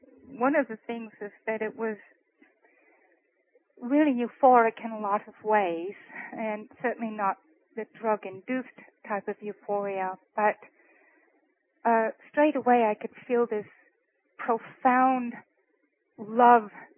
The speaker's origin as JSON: {"language": "English", "town": "Blackpool", "region": "North West England", "country": "United Kingdom", "tie": "born or raised there", "lives_now": "Nashville, United States", "said": "I am from the north of England, and I was born during World War II in Lancashire in a town called Blackpool."}